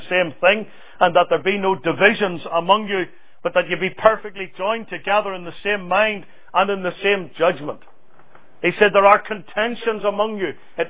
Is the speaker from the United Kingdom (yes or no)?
yes; Northern Ireland, United Kingdom; Every bit of blood that runs in my veins is Scottish blood, even though I'm from Northern Ireland, but that's where they hailed from.